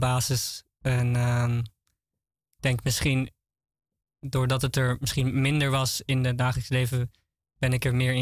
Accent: Haarlem, North Holland, Netherlands; in Haarlem-Zuid. Ik ben geboren en getogen Haarlemmer.

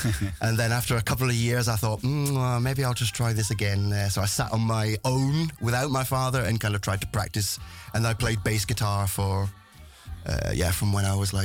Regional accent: East Midlands, United Kingdom; I'm from Northamptonshire. In the East Midlands.

